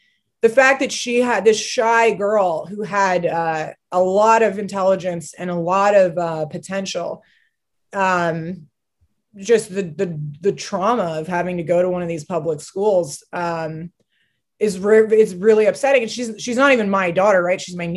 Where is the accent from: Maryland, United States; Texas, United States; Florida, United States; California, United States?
California, United States; Los Angeles; Because I grew up in Los Angeles and I watched my hometown decay into a third world hellhole within the span of 10 years.